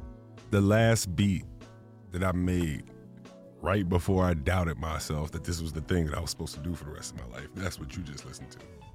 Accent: Columbus, Ohio, United States; I grew up in Columbus, Ohio. It's the same place where Ohio State's campus is. And I grew up in the hood.

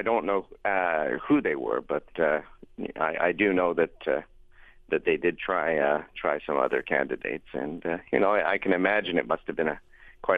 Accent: Canada; So she knew me quite well from Canada, as I'm Canadian.

